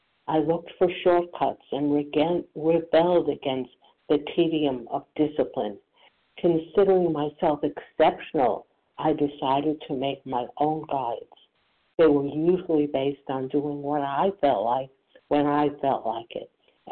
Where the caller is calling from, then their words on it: New Jersey, United States; coincidentally from New Jersey as well.